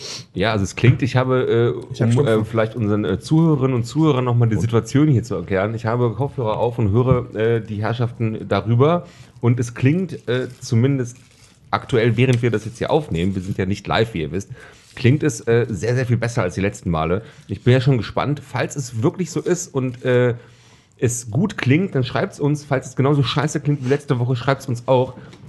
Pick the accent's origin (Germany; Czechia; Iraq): Czechia; ich bin ja Tscheche.